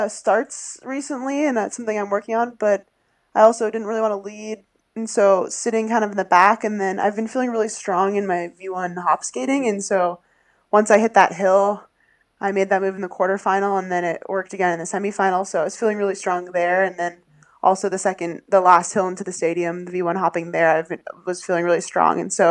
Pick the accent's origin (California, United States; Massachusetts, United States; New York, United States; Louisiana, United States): Massachusetts, United States; Yeah, so I grew up outside of Boston on the West golf course ski track, and so we had a lot of rainy, icy, slushy, mixed weather skiing days there.